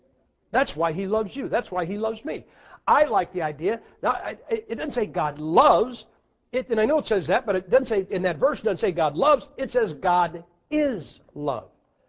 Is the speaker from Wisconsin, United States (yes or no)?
no; Ohio, United States; And I'm from Ohio, and we used to, you know, we have winter.